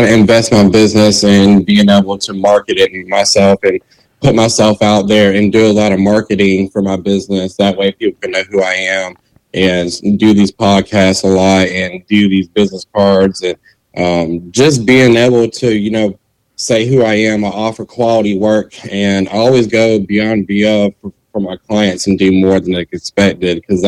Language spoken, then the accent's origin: English; Augusta, Georgia, United States; with Richard's Lawn Care. I'm born and raised in Augusta, Georgia. I'm 30 years old.